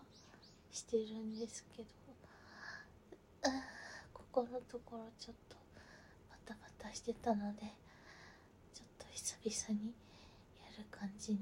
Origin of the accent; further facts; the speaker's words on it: Tokyo, Japan; 出身はずっと東京で生まれて育ってます。